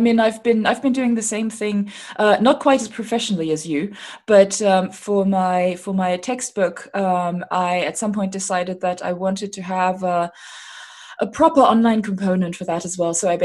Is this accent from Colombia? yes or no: no; Germany; English is a second language; now in Munich, Germany; And even though, as I'm sure you can tell from my accent, I am German, I haven't actually lived in Germany since 1998. So most people think I've moved back to Germany.